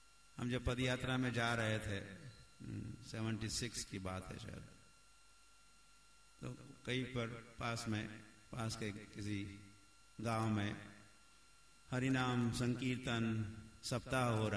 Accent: Maharashtra, India; born there; जिस गांव में मेरा जन्म हुआ महाराष्ट्र में

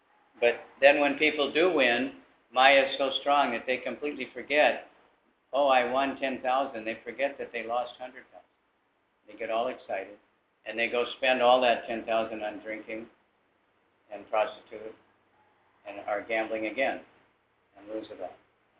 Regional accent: United States; When I grew up in America, there was one state that had casinos, Nevada.

